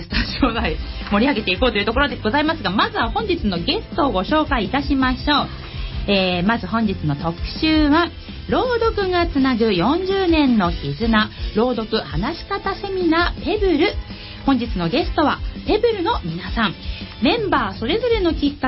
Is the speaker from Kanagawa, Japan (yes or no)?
yes; Kawasaki, Kanagawa, Japan; 川崎生まれ川崎育ち